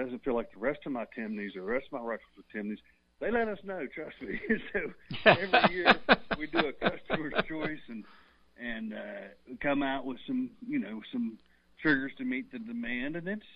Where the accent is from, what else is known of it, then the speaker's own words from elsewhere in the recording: West Virginia, United States; moved away as an adult; Yeah, growing up in West Virginia, you know, I grew up until I was 18, never saw past 50 yards.